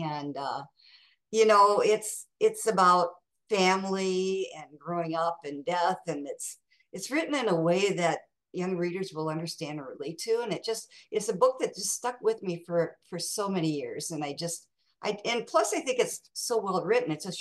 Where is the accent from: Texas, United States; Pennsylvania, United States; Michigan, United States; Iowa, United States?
Iowa, United States; Mason City; Well, I grew up in Mason City, Iowa, and I was one of seven children.